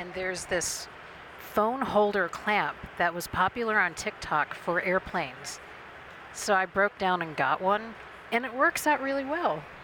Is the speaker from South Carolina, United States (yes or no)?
yes; South Carolina, United States; growing up in South Carolina, the talk radio we listened to all day in the background